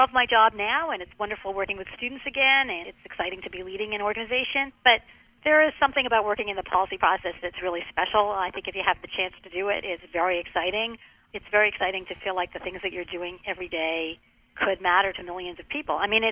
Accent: Canada; now in United States; In fact, I'm Canadian. I didn't even become a U.S. Oh, now I'm American, but I was Canadian, and I didn't become a U.S. citizen until 2001.

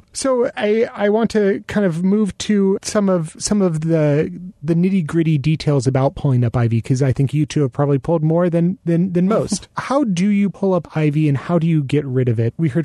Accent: Washington, United States; I come from Washington State, where ivy has been illegal to purchase for a number of years.

